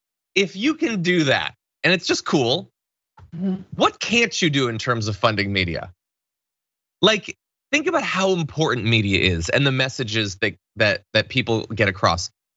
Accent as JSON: {"language": "English", "region": "Connecticut", "country": "United States", "said": "I'm from Connecticut, so it burned into my memory."}